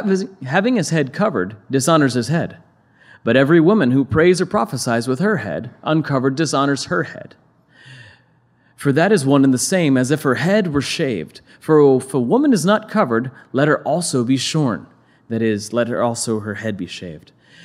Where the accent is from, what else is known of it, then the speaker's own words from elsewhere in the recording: Ohio, United States; also born or lived in Orange / Northern Kentucky; You know, I was born in Orange, but I grew up in Southern Ohio, Northern Kentucky.